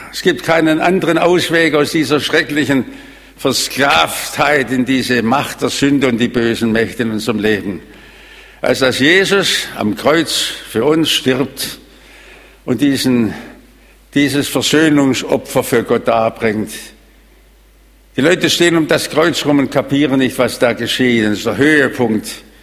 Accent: South Germany, Germany; wir sind ja Süddeutsche.

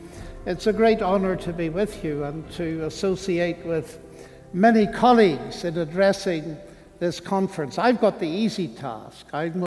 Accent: Northern Ireland, United Kingdom; I come from Northern Ireland, which isn't always the best advertisement for the Christian faith.

